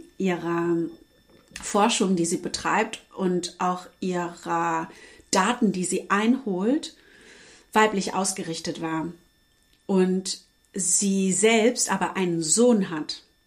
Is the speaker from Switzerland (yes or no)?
no; Germany; weil die kein Saunatuch unter ihrem Po haben und ich das einfach gar nicht verkraften kann als Deutsche.